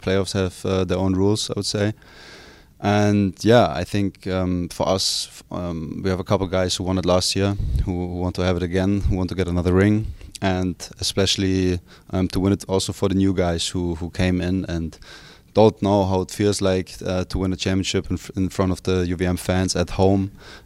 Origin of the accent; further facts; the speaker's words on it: Germany; I mean, I'm from Germany, so I'm used to cold weather and rainy weather.